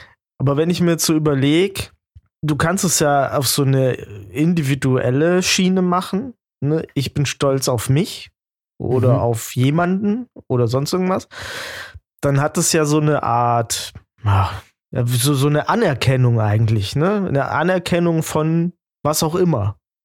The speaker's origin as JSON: {"language": "German", "country": "Germany", "said": "Und im Ausland erstmal auch nicht, bis ich sage, ich komme aus Deutschland. Und dann bin ich der Experte für Deutschland."}